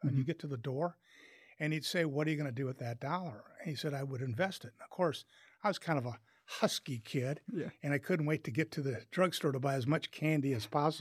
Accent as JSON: {"language": "English", "town": "Omaha", "region": "Nebraska", "country": "United States", "tie": "born or raised there", "said": "And that was really what growing up in Omaha, Nebraska, especially, you know, I was born in 54, so everybody now knows I'm 70."}